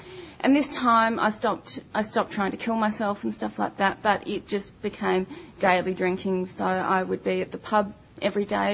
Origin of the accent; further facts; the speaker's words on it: Melbourne, Victoria, Australia; I grew up in Melbourne, and I was essentially, as a kid, I was a good girl. I went to church, I was in the church choir